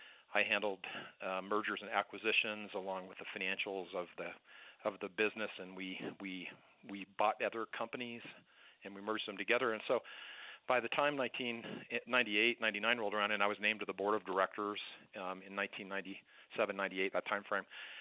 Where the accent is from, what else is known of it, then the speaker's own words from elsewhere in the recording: Colorado, United States; I grew up in Colorado, and by the time I was 29 years old, I had gone to business school.